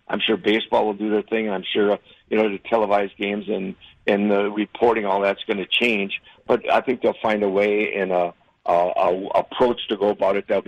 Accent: Wisconsin, United States; I was born and raised in Wisconsin and got to play there my career.

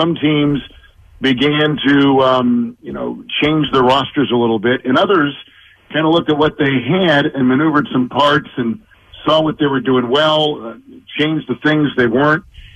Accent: Midwest, United States; I was born and raised in the Midwest. We live in the Midwest. That's where my family's from.

